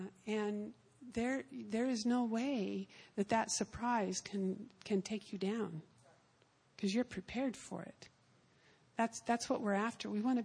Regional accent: Arizona, United States; We used to burn ants with them, and scorpions, because I grew up in Arizona.

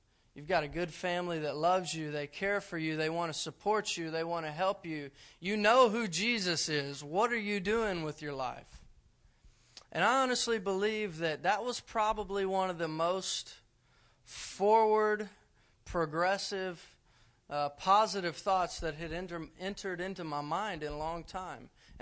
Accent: Dallas, Texas, United States; like I said, I'm originally from Dallas, Texas.

